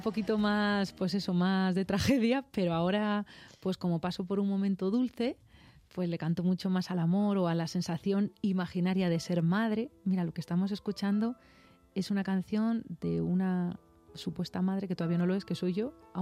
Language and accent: Spanish; Toledo, Castilla-La Mancha, Spain; born there; Yo nací en Toledo